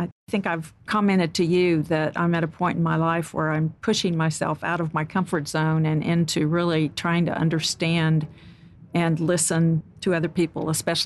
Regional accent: Dallas, Texas, United States; I was raised in Dallas, Texas, where, you know, I went to a white Catholic girls' school.

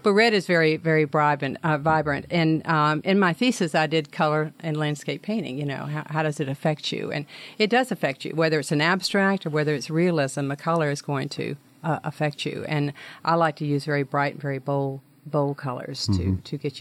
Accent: Shreveport, Louisiana, United States; And growing up in Shreveport, Gwen Norsworthy, she had a teaching lessons down at the Spar downtown, and that was my first lessons.

